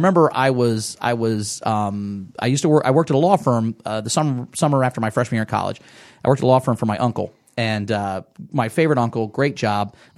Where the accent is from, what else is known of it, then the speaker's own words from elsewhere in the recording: Enon, Ohio, United States; I grew up in Enon, Ohio.